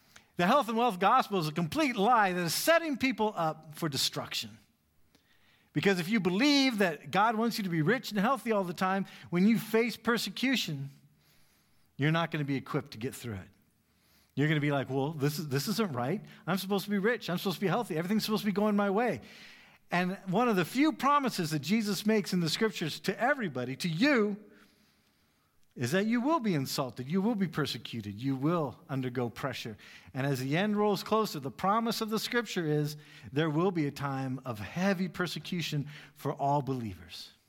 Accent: United States; one of the reasons why a lot of Americans, and I'm an American in case you don't know

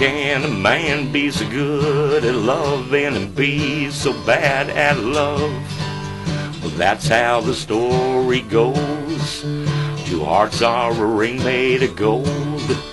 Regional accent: Pismo Beach, California, United States; You can again, I'm from Pismo Beach, so you can go to … contact me there

